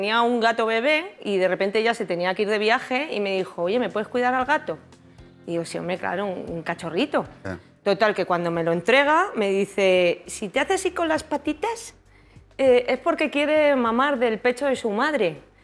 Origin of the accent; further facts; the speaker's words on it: Barcelona, Catalonia, Spain; Es que yo tenía 8 o 9 años y yo soy de Barcelona